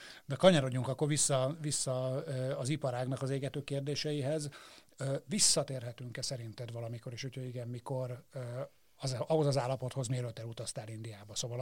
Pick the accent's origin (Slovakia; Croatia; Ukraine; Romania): Croatia; now in Hungary; Én hasonlóan kezdtem, csak én Horvátországból érkeztem.